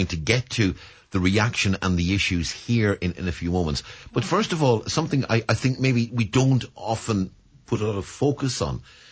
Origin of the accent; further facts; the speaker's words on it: Waterford, Munster, Ireland; I mean, I came up here from Waterford and I struggled for the first